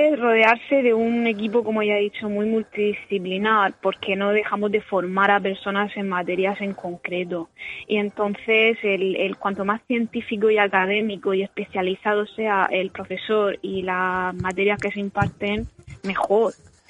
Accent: La Puebla, Region of Murcia, Spain; Y en mi pueblo, que es la Puebla de Cartagena, son unos 3.000 habitantes

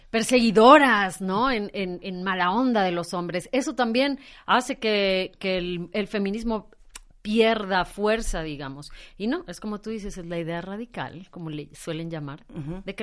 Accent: northern Mexico, Mexico; Y como soy norteña, más.

